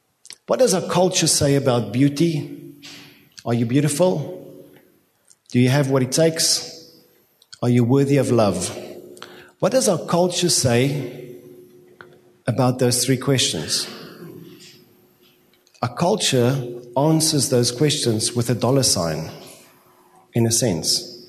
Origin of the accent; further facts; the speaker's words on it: South Africa; Then you say, I come from South Africa.